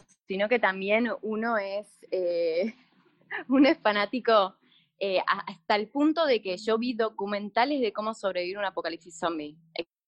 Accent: Argentina; poder hacer cine de género en mi país y que sean películas muy lindas y que sean realmente de calidad

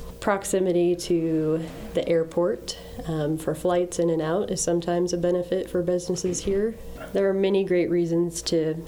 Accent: Indianola, Iowa, United States; Born and raised in Indianola.

